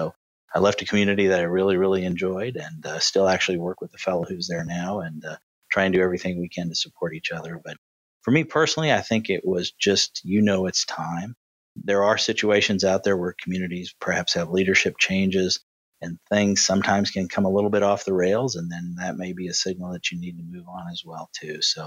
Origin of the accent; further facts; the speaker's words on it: Montgomery City, Missouri, United States; town called Montgomery City, which oddly enough was my home, or not oddly enough, luckily enough was my hometown. I was actually able to go back to the place I grew up and do economic development.